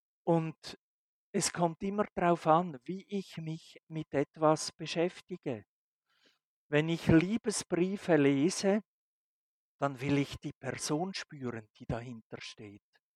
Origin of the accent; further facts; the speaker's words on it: Switzerland; now in Austria; Ich meine, ich als Schweizer, ich bin natürlich auch ein Vertreter der Schweiz hier in Österreich.